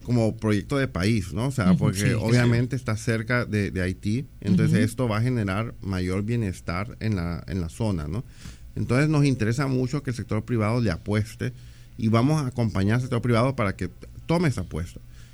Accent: Honduras; Yo soy hondureño, así que tengo mi sesgo de Honduras.

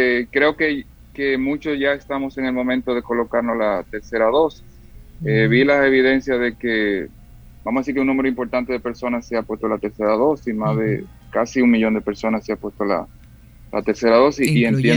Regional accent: Santiago, Dominican Republic; Claro, somos de Santiago.

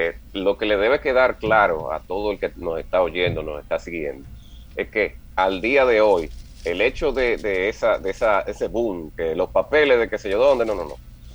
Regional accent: Dominican Republic

